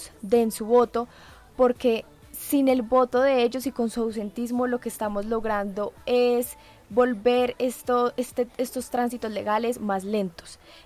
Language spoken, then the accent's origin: Spanish; Colombia; Yo siento que nosotros como colombianos siempre esperamos una buena representación.